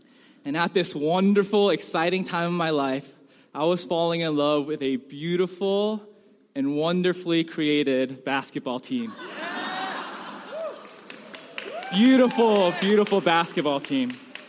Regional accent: Chelmsford, Massachusetts, United States; I grew up here in Massachusetts, only like 20 minutes from Priscilla's town, in a town called Chelmsford.

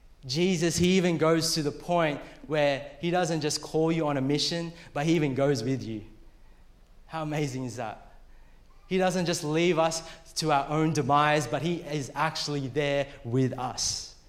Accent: Philippines; I'm Filipino, for those of you who are wondering.

